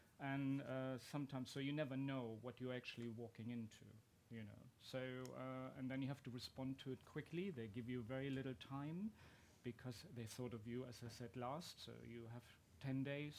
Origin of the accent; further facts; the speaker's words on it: Germany; I grew up on the German-French-Luxembourg border, and we have a lot of big pine forest.